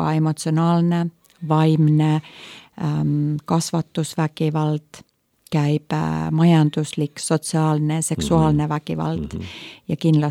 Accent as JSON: {"language": "Estonian", "country": "Finland", "second_language": "Estonian", "said": "Ma siin jäin mõtlema, et mina kui soomlane vahesti lähtun ka Eesti soomekeele vahest"}